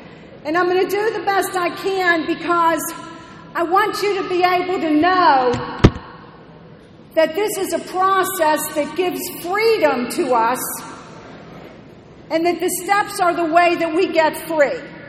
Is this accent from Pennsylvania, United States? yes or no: yes; Pittsburgh, Pennsylvania, United States; So I hail from the Pittsburgh area